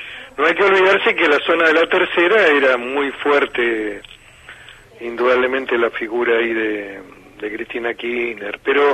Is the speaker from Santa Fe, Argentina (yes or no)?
no; Banfield, Buenos Aires Province, Argentina; Yo conozco la zona, porque además soy de Banfield, originario de Banfield.